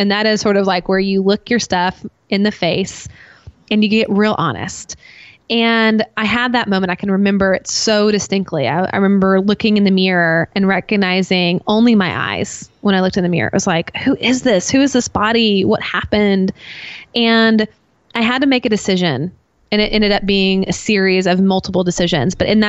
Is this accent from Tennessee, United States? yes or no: yes; Nashville, Tennessee, United States; So I'm from Nashville, Tennessee. So for all my Southerners out there, you know, hey, y'all, you're going to know what I'm talking about here.